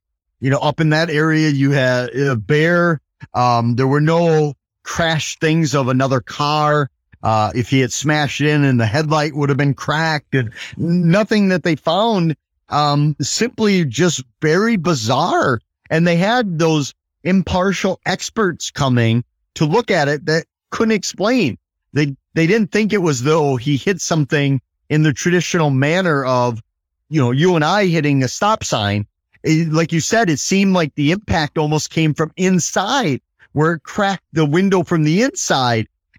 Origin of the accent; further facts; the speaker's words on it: Wisconsin, United States; he eventually landed in my hometown in Wisconsin.